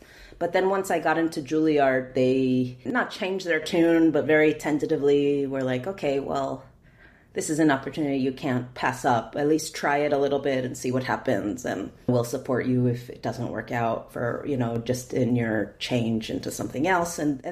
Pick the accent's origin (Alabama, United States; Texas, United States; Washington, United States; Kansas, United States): Texas, United States; San Antonio; I grew up in San Antonio, Texas, primarily. And in Texas, there's a thriving public music education program.